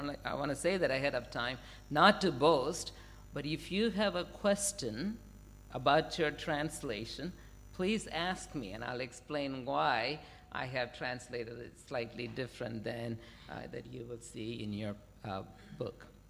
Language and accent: English; Tamil Nadu, India; I was born and raised in India, Tamil Nadu. My parents still live in Tamil Nadu.